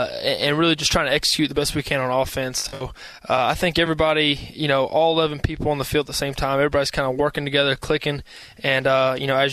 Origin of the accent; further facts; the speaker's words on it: Georgia, United States; growing up in Georgia, being a Falcons fan